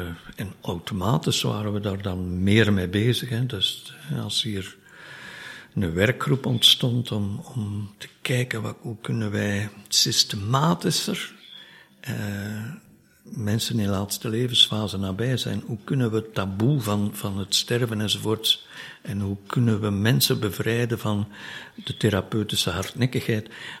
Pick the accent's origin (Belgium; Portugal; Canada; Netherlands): Belgium; Flanders; now in Brussels, Belgium; Ik ben een Kempenaar, dus van het noorden van het land.